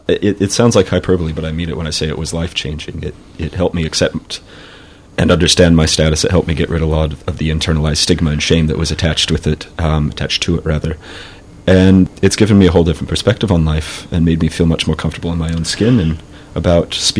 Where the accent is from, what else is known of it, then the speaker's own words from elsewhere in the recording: Denver, Colorado, United States; I came from Denver, Colorado.